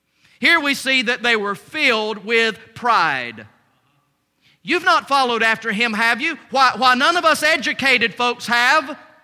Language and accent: English; Valdosta, Georgia, United States; also born or lived in Atlanta; But if you were to ask me, "Where are you from?" we tend to mean, "What's your hometown?" I would say, "Valdosta." And then you said, "Oh, you were born in Valdosta." No, I was born in Atlanta.